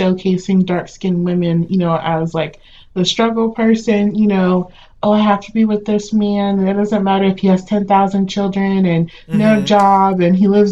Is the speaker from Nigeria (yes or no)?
yes; Nigeria; I'm Nigerian, to be specific.